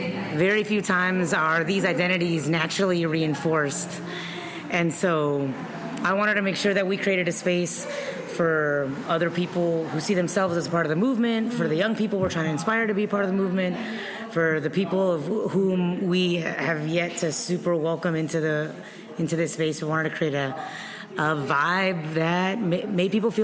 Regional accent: Philippines; now in Minnesota, United States; right away when I moved to Minnesota, I didn't really realize how different my culture could be. I'm Filipina.

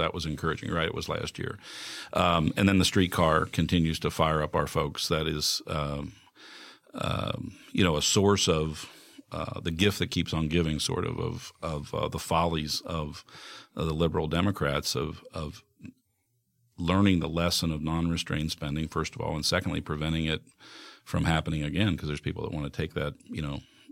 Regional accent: Cincinnati, Ohio, United States; We had a home on Beaver Avenue in Pleasant Ridge for a short while that I lived till I was five. And then the rest of the years I grew up. Till I was, 18 at Beachview Circle in Kennedy Heights.

